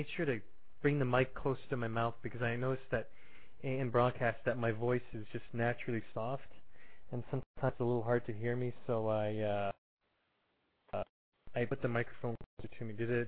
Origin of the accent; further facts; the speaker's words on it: Thunder Bay, Ontario, Canada; I'm from Thunder Bay, Ontario.